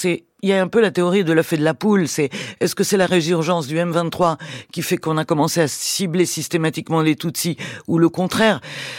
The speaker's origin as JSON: {"language": "French", "country": "France", "said": "En fait, nous, en tant que Français, on n'a été absolument pas avertis."}